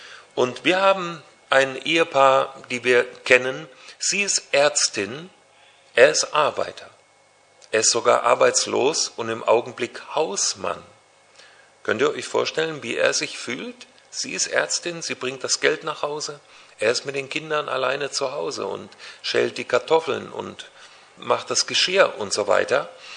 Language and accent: German; Hesse, Germany; Ich komme aus Nordhessen, aus der Nähe von Kassel. Meine Eltern waren ganz einfache, schlichte Handwerker und Nebenerwerbslandwirte.